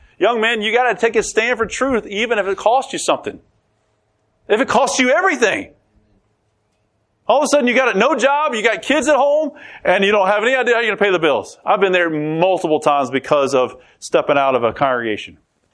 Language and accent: English; Roanoke, Virginia, United States; also born or lived in Knoxville; That's where my hometown was. I was born and raised there. I went off to the Air Force for a number of years, came back, then went down to Knoxville for 5 years and made it back to Roanoke again.